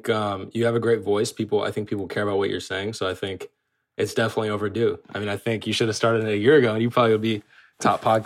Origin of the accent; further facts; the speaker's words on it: California, United States; So I grew up in Orange County.